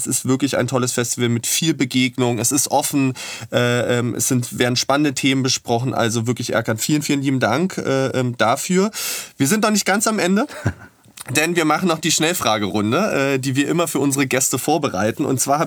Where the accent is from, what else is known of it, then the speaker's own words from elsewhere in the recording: Berlin, Germany; für mich als Berliner besonders spannend.